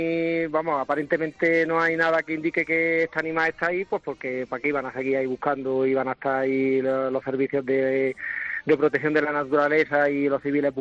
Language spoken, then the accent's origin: Spanish; Venta de Huelma, Andalusia, Spain; yo soy nacido y criado aquí en Venta de Huelma, yo a estos señores los conozco desde que he nacido.